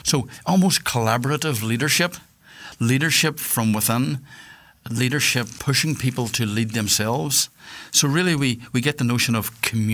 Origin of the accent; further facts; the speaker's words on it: Northwest Ireland, Ireland; You probably can hear from my accent that I'm from the northwest of Ireland.